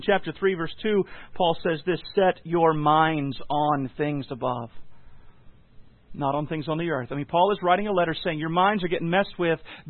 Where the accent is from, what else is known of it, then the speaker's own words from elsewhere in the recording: Guam; I've told you before, as I grew up on Guam, one of the things that we found, as my parents particularly ministered among some of the islanders and the Asian cultures